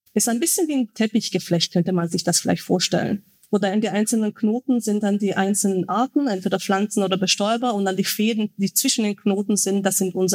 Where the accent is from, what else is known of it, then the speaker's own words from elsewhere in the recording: Romania; Und ich glaube, Rumänien, ich komme ja selber aus Rumänien